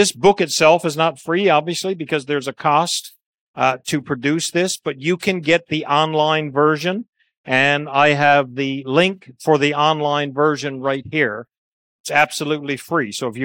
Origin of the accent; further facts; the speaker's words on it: Newfoundland and Labrador, Canada; and I'm from Newfoundland, so small community